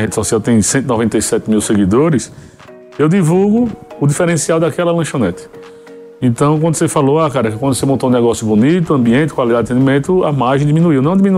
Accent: Maceió, Alagoas, Brazil; sou lá de Maceió, Alagoas.

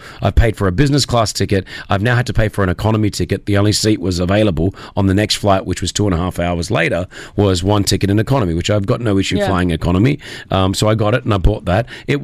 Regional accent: Australia; I said, I don't speak Arabic. I said, I'm Australian.

